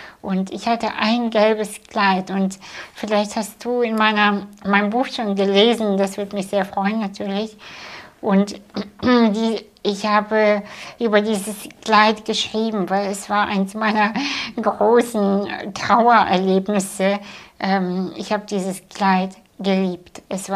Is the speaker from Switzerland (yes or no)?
no; Kazakhstan; Und ich bin in Kasachstan geboren, vor 37 Jahren. Und ich in einem Dorf, was nicht mal auf Google Maps zu finden ist.